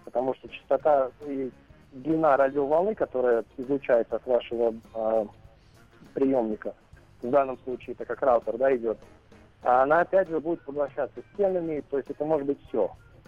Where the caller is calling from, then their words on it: Las Vegas, Nevada, United States; я из Лас-Вегаса к вам звоню.